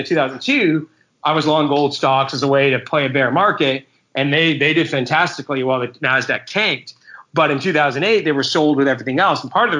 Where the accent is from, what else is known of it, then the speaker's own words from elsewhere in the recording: Canada; we're both from Canada